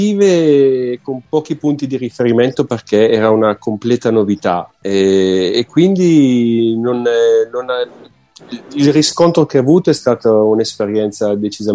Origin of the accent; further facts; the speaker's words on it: Acqui Terme, Piedmont, Italy; Sono di Acqui Terme, Piemonte, in provincia di Alessandria